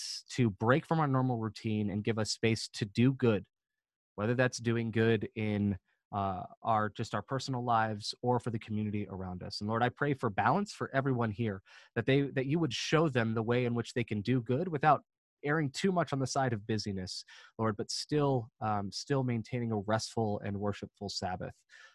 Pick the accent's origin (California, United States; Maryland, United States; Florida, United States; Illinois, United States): Florida, United States; Orlando; I remembered something, because I'm from Orlando. There was a few years ago, I was visiting home